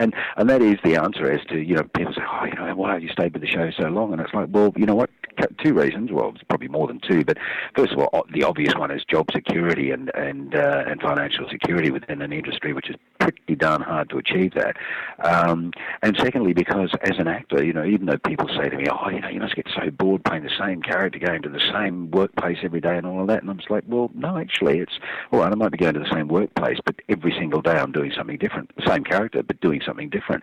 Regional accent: Australia; here in Australia, because we're Australian, it's pretty laid back

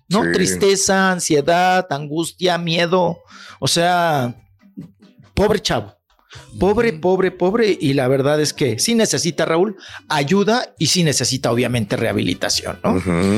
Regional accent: Chihuahua, Mexico; Se está presentando en Chihuahua, allá en mi tierra.

